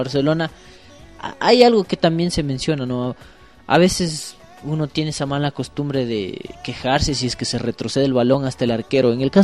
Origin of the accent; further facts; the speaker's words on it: Ecuador; Nosotros como ecuatorianos señalábamos qué tan importante era que nuestra base esté aquí en Quito